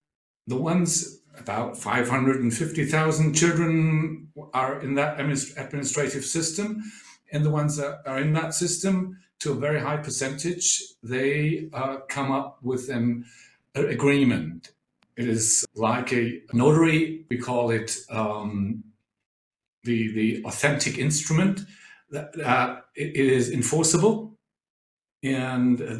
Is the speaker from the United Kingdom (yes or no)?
no; Germany; English is a second language; And I'm from Germany, and I run a research institute for socio-legal studies.